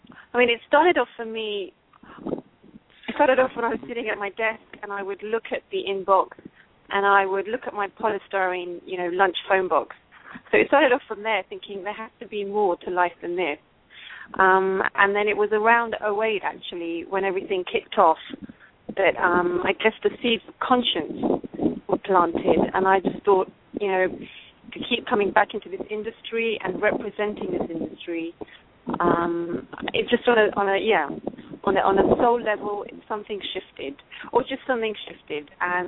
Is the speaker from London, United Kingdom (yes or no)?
yes; London, United Kingdom; I'm from London.